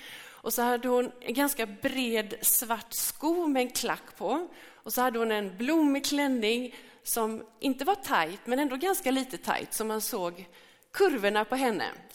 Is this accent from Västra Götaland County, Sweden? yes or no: yes; Gråbo, Västra Götaland County, Sweden; Jag är uppväxt i Gråbo och har blivit medlem i den missionskyrka då, som det hette.